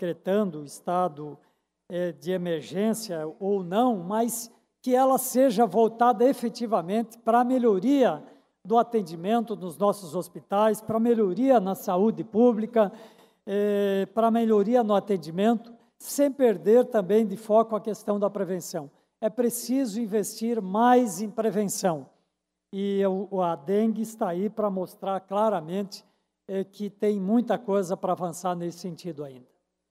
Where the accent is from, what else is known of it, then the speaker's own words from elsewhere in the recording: Santa Catarina, Brazil; mas aqui a gente fala como catarinense, como todos